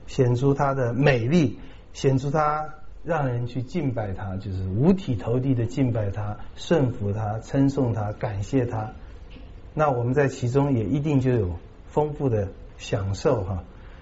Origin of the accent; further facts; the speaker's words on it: Taiwan; 我们台湾人这种头脑我们最有了